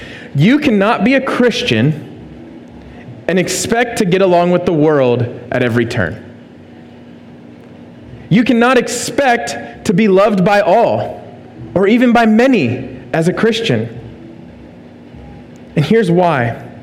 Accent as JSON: {"language": "English", "town": "Philadelphia", "region": "Pennsylvania", "country": "United States", "said": "And I did the whole, we're from Philly, no one likes us, and we don't care kind of thing"}